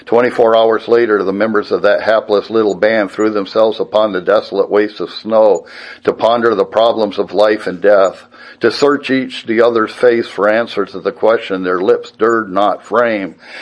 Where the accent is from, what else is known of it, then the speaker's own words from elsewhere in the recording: Montana, United States; And I'm from Montana, so I can understand what their problem was.